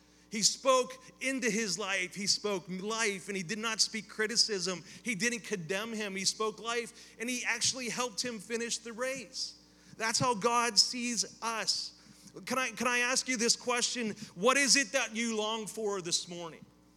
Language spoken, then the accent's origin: English; Pennsylvania, United States; I'm from Western Pennsylvania.